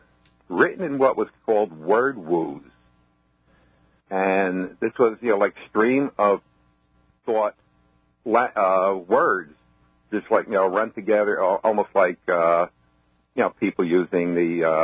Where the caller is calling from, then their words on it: Woodbridge, New Jersey, United States; I'm calling from Woodbridge, New Jersey.